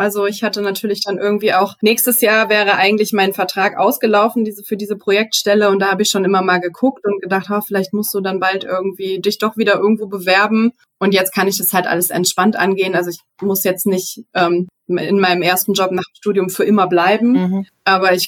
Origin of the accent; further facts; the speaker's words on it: Mönchengladbach, North Rhine-Westphalia, Germany; also born or lived in Leipzig; ich komme ja aus Mönchengladbach eigentlich und hatte in der Zeit in Leipzig, obwohl ich die Stadt sehr, sehr gerne mag und mich wohlgefühlt habe